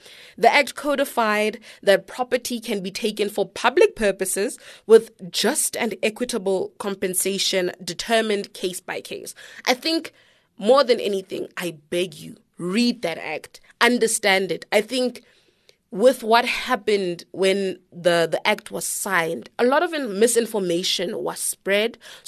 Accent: North West, South Africa; I grew up in the Northwest, so, you know, I learned Afrikaans from first grade.

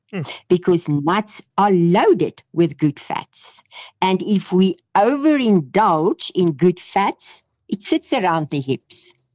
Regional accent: South Africa; I know, I'm also South African.

